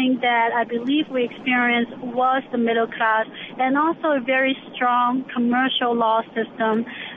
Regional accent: Macau; I grew up in Macau, a very small peninsula next to Hong Kong

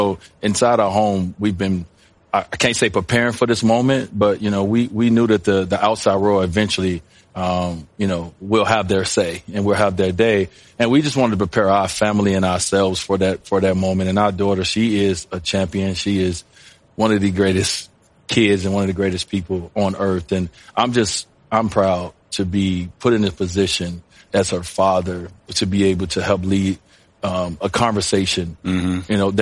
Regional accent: Chicago, Illinois, United States; Guys didn't even know I was from Chicago for a long time.

